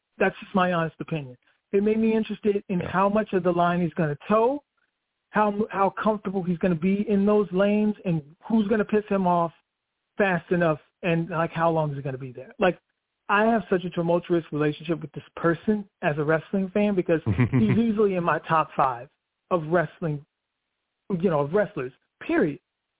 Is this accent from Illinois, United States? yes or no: yes; Chicago, Illinois, United States; I'm from Chicago. There's no way I can root against him.